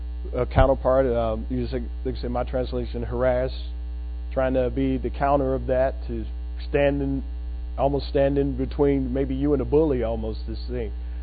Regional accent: Chicago, Illinois, United States; So when I'm from Chicago, so concrete. I don't know about things growing, seeing much of. We don't have many trees and grass.

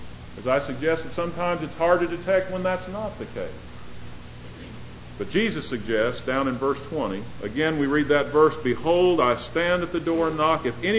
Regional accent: Denver, Colorado, United States; moved away; I come from Denver. And I guess it's natural if you live in a town and you grow up with a certain team, you kind of root for them even long after you've left that city.

